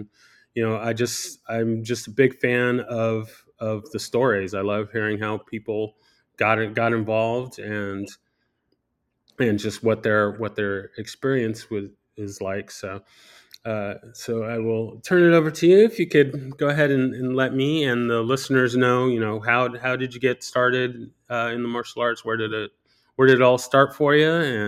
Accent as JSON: {"language": "English", "town": "San Diego", "region": "California", "country": "United States", "said": "I'm from San Diego and started training there."}